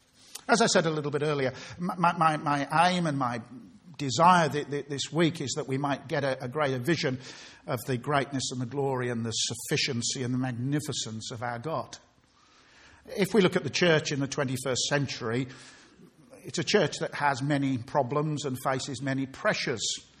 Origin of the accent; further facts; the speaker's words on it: Birmingham, West Midlands, United Kingdom; When I grew up in Birmingham as a little boy, I had three heroes.